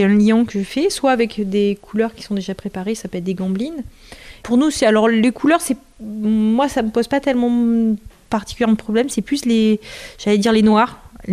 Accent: Southern France, France; je suis originaire du Sud, donc je suis plus revenue travailler en peinture murale dans le Sud.

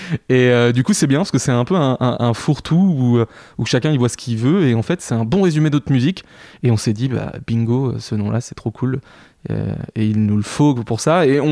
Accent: Evron, Pays de la Loire, France; on vient tous d'Evron, dans l'Est mayennais. Et on était tous au lycée ensemble

